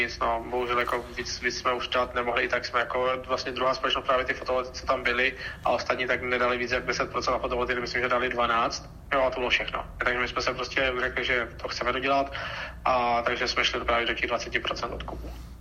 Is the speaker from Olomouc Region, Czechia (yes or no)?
no; Říčany, Central Bohemian Region, Czechia; Já jsem z Říčan, takže já s tím nemám problém.